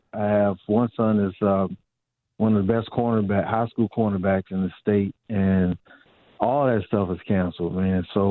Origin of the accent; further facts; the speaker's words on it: Kansas City, Missouri, United States; He came up with the idea in 1920 in my hometown of Kansas City, Missouri.